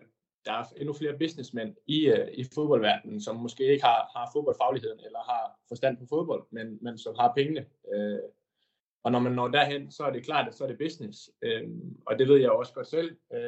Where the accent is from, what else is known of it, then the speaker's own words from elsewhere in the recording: Aalborg, North Denmark Region, Denmark; now in Ingolstadt, Germany; Jeg er lige blevet 27 år, og jeg spiller som sagt fodbold i Sydtyskland. Jeg kommer fra Aalborg og har spillet i flere danske klubber, men spiller nu i Ingolstadt i det sydlige Tyskland.